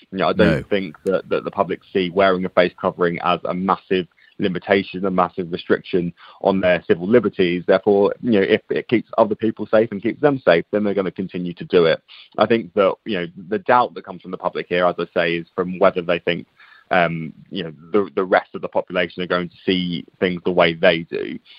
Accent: United Kingdom; us, I guess, as the British public, to pin the blame on our neighbours and others.

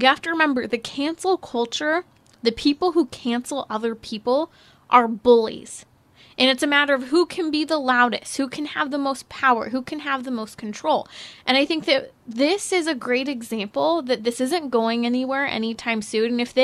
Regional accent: California, United States; I mean, even my home state of California

